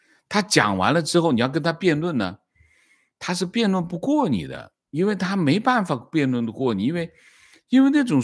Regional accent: China; 我中国人的丛林社会和其他的丛林社会还有些区别。

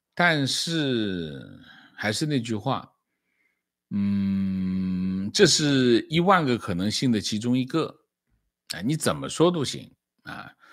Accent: China; 所以我们中国人和我们现代文明还有很大的距离

